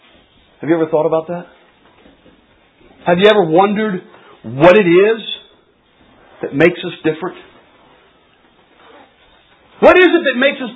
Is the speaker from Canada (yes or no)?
no; Louisiana, United States; I'm from South Louisiana.